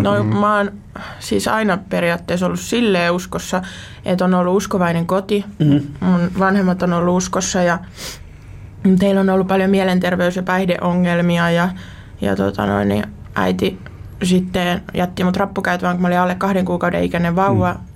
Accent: Turku, Southwest Finland, Finland; mä oon Turusta kotoisin.

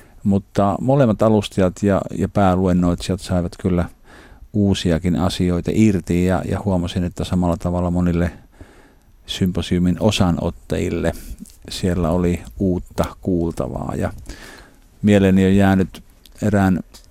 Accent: Nilsiä, North Savo, Finland; olen kotoisin Savosta, Nilsiästä, herännäisyyden sydänmailta, jossa ukko Paavo Ruotsalainen aikanaan asui

